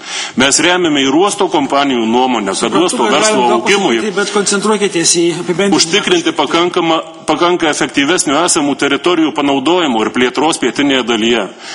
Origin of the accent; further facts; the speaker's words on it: Klaipėda, Klaipėda County, Lithuania; Ir pabaigai mes klaipėdiečiai tikrai nesame priešai savo uostui.